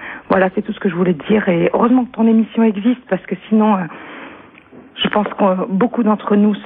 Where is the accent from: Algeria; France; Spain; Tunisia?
Tunisia; Je suis tunisienne